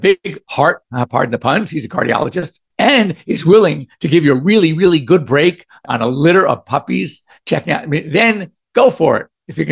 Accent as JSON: {"language": "English", "region": "New York", "country": "United States", "tie": "born or raised there", "moved": "yes", "said": "I used to be a Yankees fan because I grew up in New York. We moved here to California in 1962."}